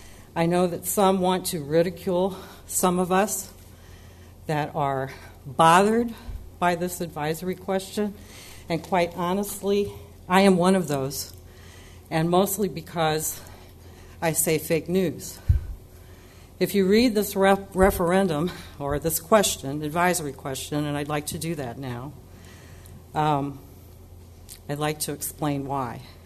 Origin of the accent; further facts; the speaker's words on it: Granite City, Illinois, United States; from Granite City.